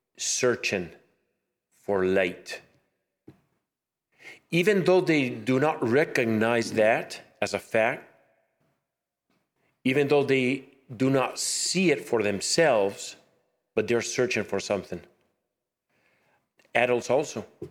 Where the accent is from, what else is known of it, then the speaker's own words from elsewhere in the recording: Uruguay; accent: Spanish; now in Canada; I'm Canadian because I'm from Canadian parents, but I was raised in Uruguay. So I've been back and forth to Canada in my whole life, maybe to this moment about 15, 18 times.